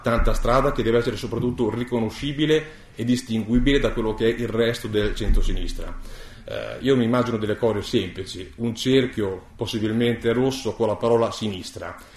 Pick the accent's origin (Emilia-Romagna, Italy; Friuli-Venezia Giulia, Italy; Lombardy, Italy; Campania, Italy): Emilia-Romagna, Italy; Io vengo appunto dalla Bassa Emilia, dal territorio colpito dal terremoto